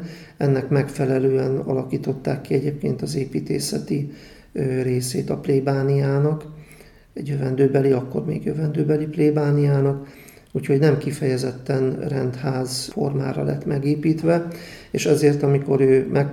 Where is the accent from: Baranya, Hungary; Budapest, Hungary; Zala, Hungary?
Zala, Hungary; Zalaegerszeg; mivel én magam is zalaegerszegi vagyok